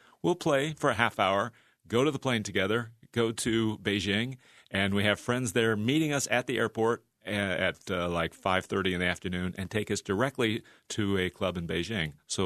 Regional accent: Pleasantville, New York, United States; So I now own my own table tennis club in my hometown of Pleasantville.

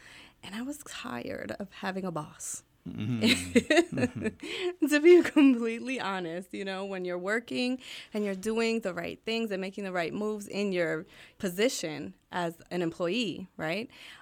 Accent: Allentown, Pennsylvania, United States; now in Whitehall, United States; But yeah, I grew up in Allentown and then transitioned from Allentown to Bethlehem, Nazareth, Easton. Now I live in Whitehall.

